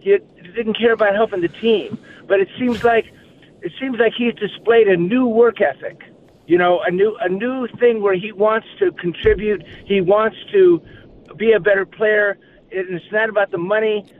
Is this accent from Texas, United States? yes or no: no; Shelby Township, Michigan, United States; I'm from Shelby Township